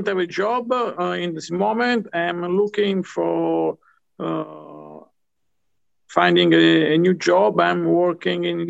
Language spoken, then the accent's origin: English; Rome, Lazio, Italy; English is a second language; moved away as an adult; also born or lived in Naples; now in Oklahoma, United States; I'm from Italy and I was born in Naples. I lived 20 years in Rome. And the past year, I moved to Oklahoma.